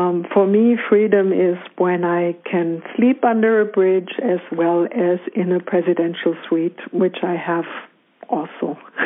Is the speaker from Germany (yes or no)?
yes; Messkirch, Baden-Württemberg, Germany; In Germany, in a little town called Meskirch.